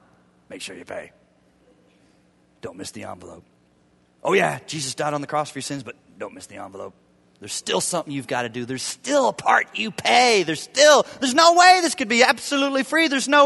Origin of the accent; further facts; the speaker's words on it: the South, United States; and I grew up in the South too